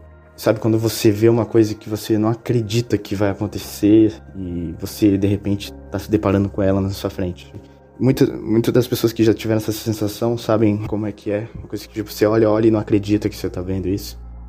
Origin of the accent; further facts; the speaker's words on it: Rio de Janeiro, Brazil; Como eu falei, a gente é do Rio de Janeiro, né.